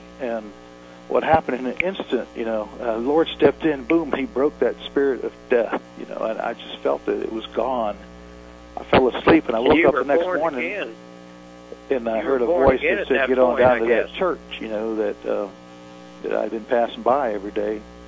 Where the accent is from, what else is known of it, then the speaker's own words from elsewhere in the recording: New Orleans, Louisiana, United States; so I learned, growing up in New Orleans, what you were supposed to do to be a man